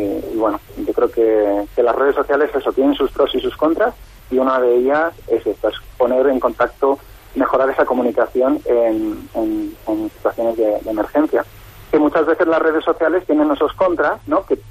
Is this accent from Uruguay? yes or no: no; Palma, Balearic Islands, Spain; nosotros somos de Palma